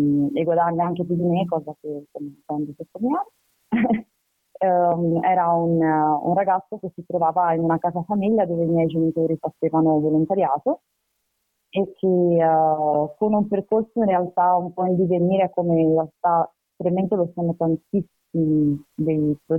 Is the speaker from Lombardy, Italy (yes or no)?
no; Venice, Veneto, Italy; now in Florence, Italy; E abito in questo momento a Firenze, mi sono laureata a Roma anche se all'origine vengo da Venezia e proprio dalla realtà nella quale sono cresciuta